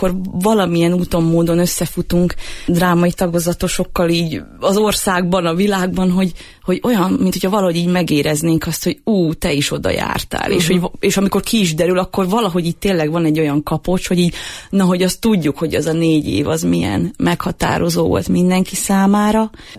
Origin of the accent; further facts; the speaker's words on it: Gyomaendrőd, Békés, Hungary; Én Gyoma Endrődi vagyok.